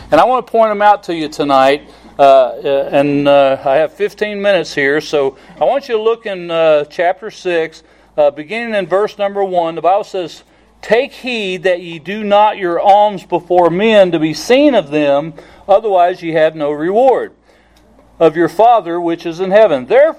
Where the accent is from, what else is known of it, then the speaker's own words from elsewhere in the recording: Kentucky, United States; And we're from Kentucky, and folks in Kentucky, we don't even close our lips when we say words, you know.